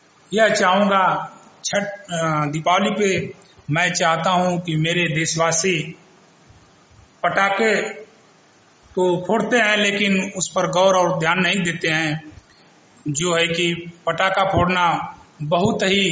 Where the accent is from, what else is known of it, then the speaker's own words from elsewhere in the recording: Raipur, Uttar Pradesh, India; ग्राम प्रधान Raipur, block बिरनो, थाना मर्दा, जिला गाजीपुर का निवासी हूँ।